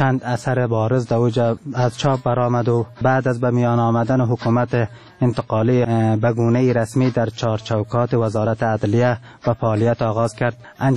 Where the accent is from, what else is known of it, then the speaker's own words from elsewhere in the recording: Afghanistan; first language Turkmen; Persian is a second language; البته به زبان مادریم ترکمنی